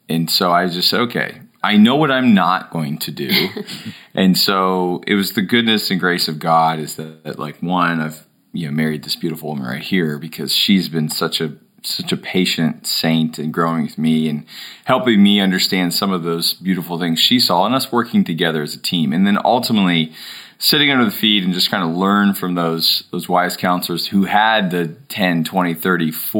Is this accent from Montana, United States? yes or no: no; Indiana, United States; now in Nashville, United States; I grew up in Indiana. She grew up in Texas. I came to Middle Tennessee, Nashville to find a beautiful blonde from Texas.